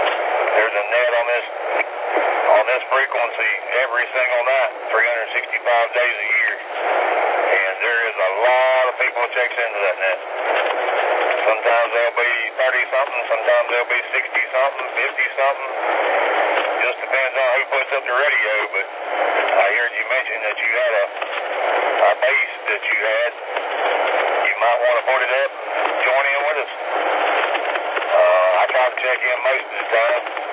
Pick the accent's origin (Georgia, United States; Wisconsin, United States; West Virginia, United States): West Virginia, United States; moved away as an adult; I'm originally from West Virginia myself, and I moved down here 3 months into '99, been here ever since.